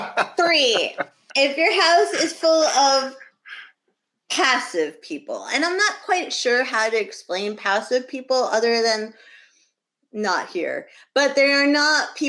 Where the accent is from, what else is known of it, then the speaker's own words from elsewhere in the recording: New Hampshire, United States; And I am uptight because I'm from New Hampshire.